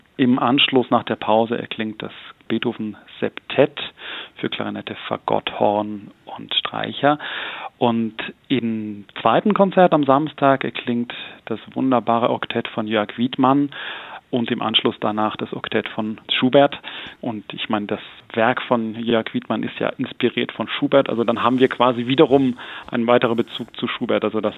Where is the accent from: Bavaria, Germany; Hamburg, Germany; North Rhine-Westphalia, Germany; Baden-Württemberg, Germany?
Baden-Württemberg, Germany; Jungingen; Ja, also ich komme ursprünglich aus Jungingen bei Hechingen